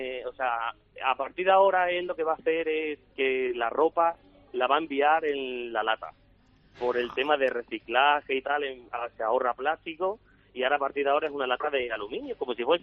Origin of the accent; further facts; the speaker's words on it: Mérida, Extremadura, Spain; Porque yo soy de Mérida.